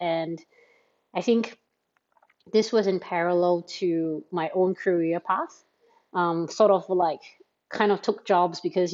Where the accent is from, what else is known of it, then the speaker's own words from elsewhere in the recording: Singapore; in Singapore, where I'm based, and I am Singaporean as well